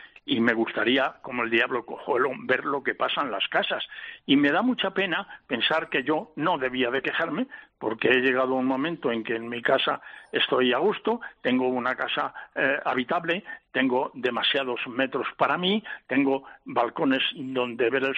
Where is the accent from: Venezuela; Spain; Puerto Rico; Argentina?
Spain; Madrid, Community of Madrid; Bueno, yo soy madrileño.